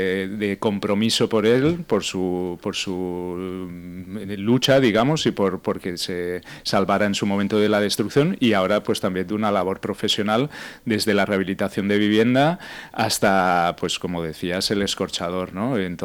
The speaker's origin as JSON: {"language": "Spanish", "town": "Valencia", "region": "Valencian Community", "country": "Spain", "said": "yo soy de Valencia, pero veía compañeros que venían de otros pueblos viviendo solo"}